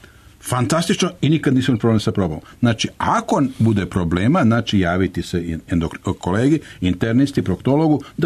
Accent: Sremska Mitrovica, Vojvodina, Serbia; ja sam poreklo iz Mačvanske Mitrovice, Sremske Mitrovice, odrastao na obali Save

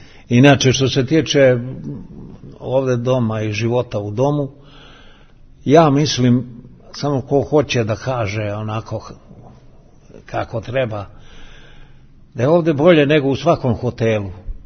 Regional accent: Čačak, Šumadija and Western Serbia, Serbia; now in Kragujevac, Serbia; Ja sam Čačanin i ovde sam proveo preko 57 godina u Kragujevcu. Tu sam se školovao, tu sam radio, penziju zaradio i jako mi je bilo sve dobro.

